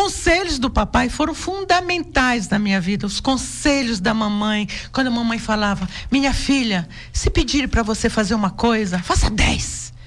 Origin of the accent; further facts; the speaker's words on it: Pará, Brazil; eu vou mostrar primeiro a minha cultura, a cultura lá do Pará, o carimbó, porque eu homenageio a minha terra. Eu tenho orgulho de falar de onde eu sou.